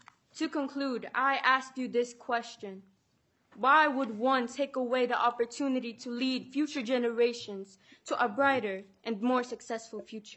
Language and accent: English; Saint Paul, Minnesota, United States; I am a student from St. Paul.